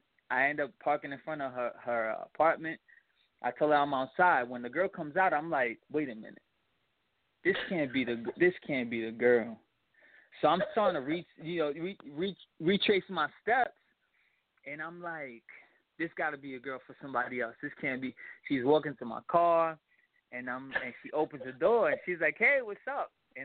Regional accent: New York, United States; Well, we're originally from New York. That's where we're based out of.

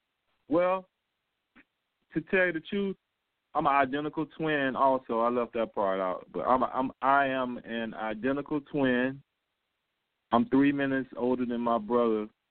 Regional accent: Haines City, Florida, United States; Yeah, I was born here in Polk County, Haines City, to be exact. I'm a native of Polk County. I walked the streets as a little child in Polk County

